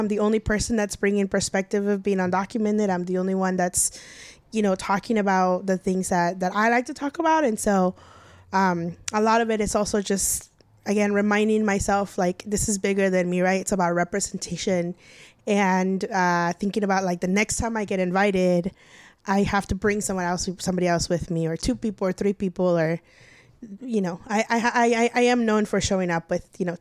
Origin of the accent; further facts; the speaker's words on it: El Monte, California, United States; I grew up in El Monte, and my parents were not big fans of, like, going to places they didn't know.